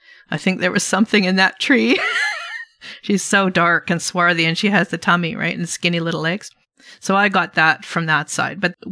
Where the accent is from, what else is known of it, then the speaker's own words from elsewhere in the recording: Canada; I'm proud that I'm a Canadian like Dr. Fung